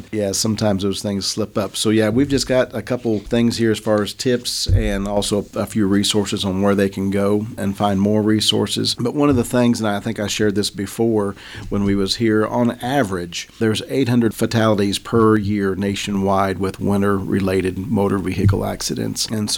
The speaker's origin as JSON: {"language": "English", "town": "Sidney", "region": "Ohio", "country": "United States", "said": "I'm originally from Sydney, Ohio, which is west central Ohio"}